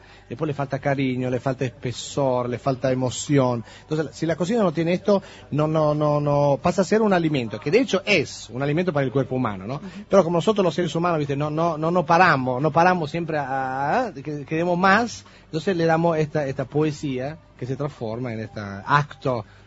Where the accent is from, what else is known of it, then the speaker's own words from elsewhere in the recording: Apulia, Italy; Spanish is a second language; obviamente de mi tierra, la Puglia.